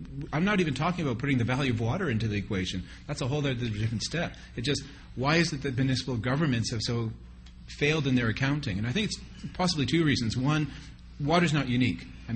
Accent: Canada; And so, you know, we're Canadian.

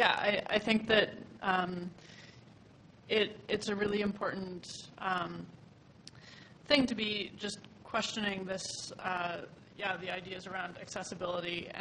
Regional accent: Yukon, Canada; So, I come from the Yukon, so I have kind of more experience with, like, the geographical location as one of the big things.

